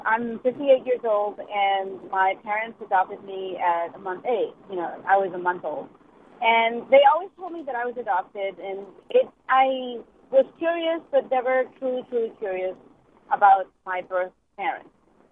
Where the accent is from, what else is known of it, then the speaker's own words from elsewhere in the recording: Texas, United States; now in New Hampshire, United States; I live in New Hampshire now, but I'm originally from Texas.